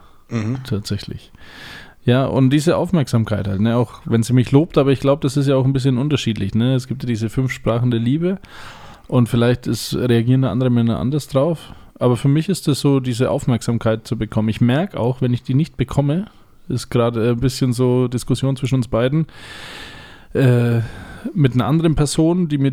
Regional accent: Bavaria, Germany; Als Franke kann man das ein bisschen.

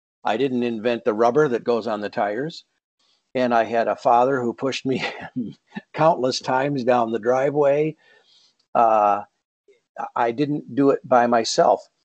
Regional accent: Minneapolis, Minnesota, United States; And then I'm a Minnesota Vikings fan because I'm from Minneapolis here.

